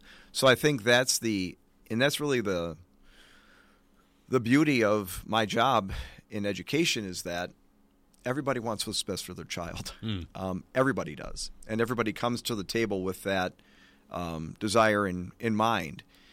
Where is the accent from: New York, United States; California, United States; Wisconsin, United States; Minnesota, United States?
Wisconsin, United States; Racine; I've been joking that I'm a native cousin growing up in Racine.